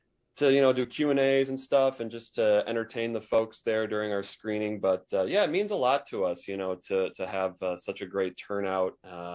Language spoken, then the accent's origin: English; Wisconsin, United States; Because again, you know, we're from Wisconsin, we shot it in Wisconsin